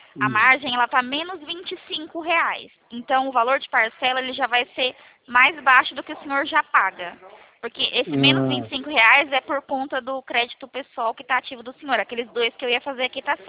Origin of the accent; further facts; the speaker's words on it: São Paulo, Brazil; eu sou do estado de São Paulo.